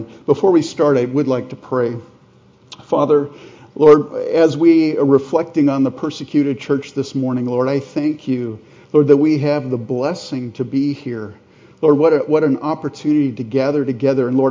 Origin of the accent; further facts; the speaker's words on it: California, United States; I grew up in California. I know how to drive.